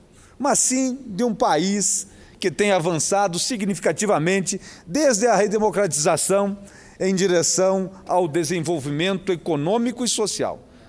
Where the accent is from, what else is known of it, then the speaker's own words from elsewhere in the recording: Arapuã, Paraná, Brazil; now in Curitiba, Brazil; Eu venho de uma cidadezinha pequena, do interior do Paraná, Ivaiporã. Na verdade, sou do interior de Ivaiporã, sou do distrito de Arapuã, à época, quando nasci, hoje, município de Arapuã, tem 4 mil habitantes